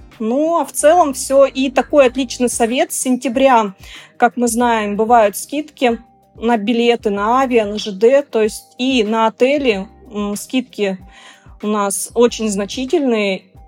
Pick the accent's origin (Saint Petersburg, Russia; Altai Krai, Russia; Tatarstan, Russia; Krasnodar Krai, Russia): Altai Krai, Russia; Barnaul; Но я, как коренная жительница Барнаула, хочу сказать, что мы абсолютно себя проклятыми не считаем.